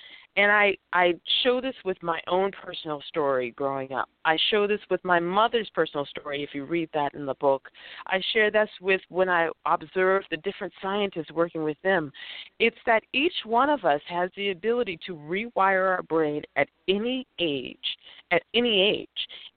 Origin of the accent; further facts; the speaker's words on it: United States; I am an American. I'm very proud to be an American. I am a person who is most familiarized with the American way of culture. I did not grow up in other countries.